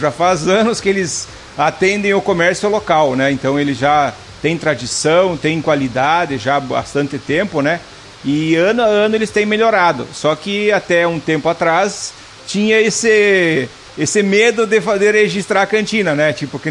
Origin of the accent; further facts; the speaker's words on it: São João da Urtiga, Rio Grande do Sul, Brazil; also born or lived in Porto Alegre; now in Sananduva, Brazil; Eu sou de vários locais, né? Mas eu me criei em São João da Uxiga, né? Depois fui estudar em Porto Alegre e desde 2005 resido em Sananduva